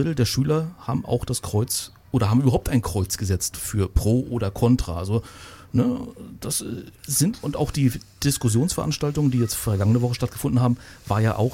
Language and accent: German; Rostock, Mecklenburg-Vorpommern, Germany; Sind wir Rostocker echt nicht wirklich vorbereitet?